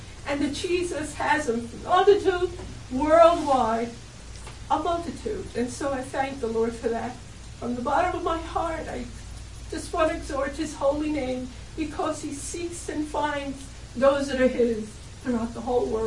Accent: United States; we're being blessed as an American

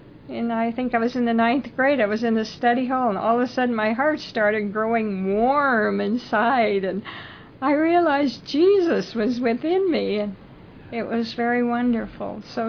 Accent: Zion, Illinois, United States; Because I came from Zion, Illinois, and I thought the only place the presence of the Lord was in the faith home.

